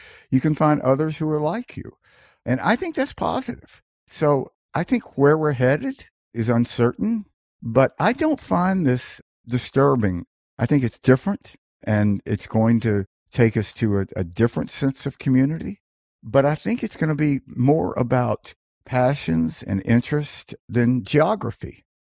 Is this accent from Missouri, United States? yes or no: no; Mississippi, United States; You know, when I grew up in Mississippi, there was a phrase that University of Mississippi professor coined called the Magnolia Curtain.